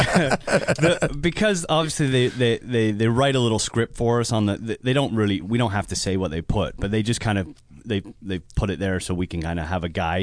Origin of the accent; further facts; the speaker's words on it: Canada; like growing up in Canada.